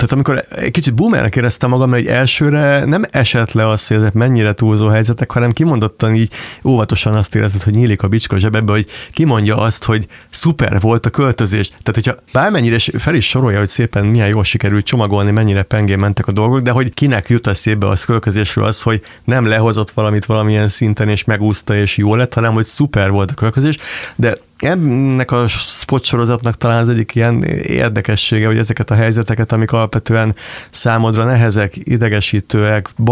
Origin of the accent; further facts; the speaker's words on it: Hungary; Hát ez hozzátartozik, hogy ilyen vidéki származású vagyok. Vidéki Magyarországon nőttem fel